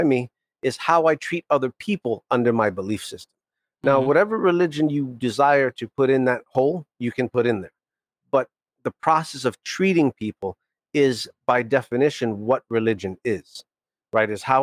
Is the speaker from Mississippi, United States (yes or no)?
no; New York City, New York, United States; When I moved back to East Harlem, I grew up in East Harlem. That's one of the not so good areas of Manhattan